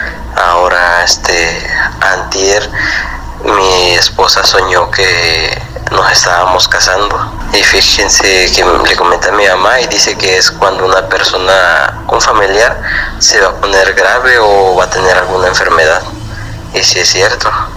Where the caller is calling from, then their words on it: Cuanapa, Guerrero, Mexico; de Cuanapa, Guerrero.